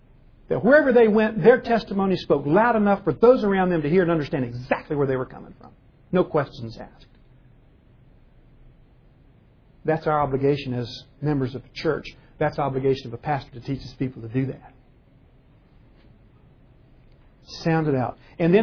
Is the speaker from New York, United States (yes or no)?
no; Geigertown, Pennsylvania, United States; "Where are you from?" "Well, I'm from Geigertown, Pennsylvania."